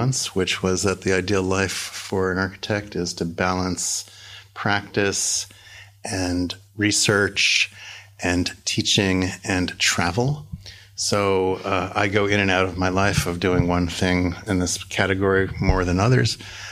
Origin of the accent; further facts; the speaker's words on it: New York, United States; I come from New York.